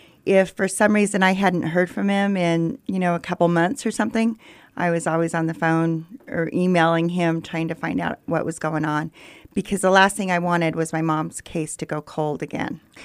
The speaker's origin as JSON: {"language": "English", "town": "Price", "region": "Utah", "country": "United States", "tie": "born or raised there", "said": "I was adopted by my grandparents and I grew up in Price."}